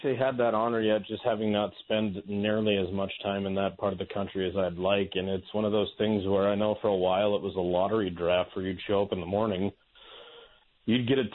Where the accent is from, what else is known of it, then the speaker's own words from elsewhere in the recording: North Dakota, United States; But there's a fun story back home in my home state of North Dakota